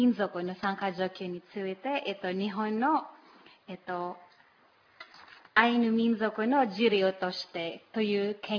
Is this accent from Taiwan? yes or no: no; Sorsogon, Bicol Region, Philippines; now in Japan; もともと私のふるさとはマニラの南ところにある町です。